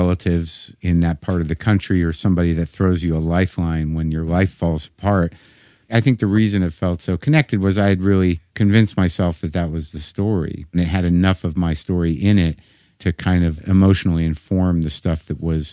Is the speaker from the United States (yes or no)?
yes; New Mexico, United States; There are elements of I took from my life that I was from New Mexico.